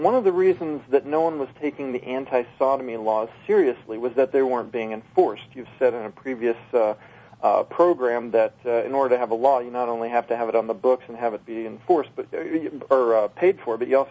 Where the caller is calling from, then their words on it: Minnesota, United States; from Minnesota.